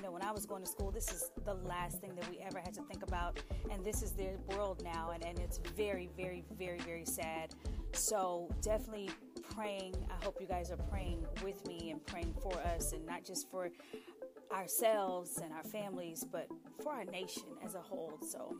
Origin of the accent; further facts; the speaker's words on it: Houston, Texas, United States; I am from Houston, Texas.